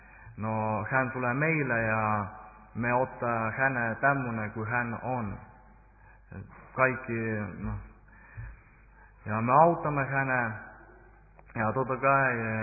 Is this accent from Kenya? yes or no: no; Estonia; Finnish is a second language; minä olen Virosta